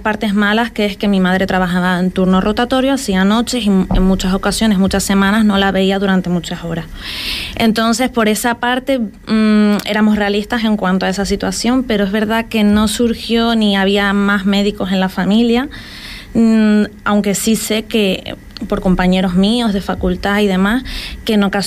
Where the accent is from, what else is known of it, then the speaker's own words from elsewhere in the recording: Canary Islands, Spain; moved away as an adult; Me costó entrar, la verdad, yo soy de Tenerife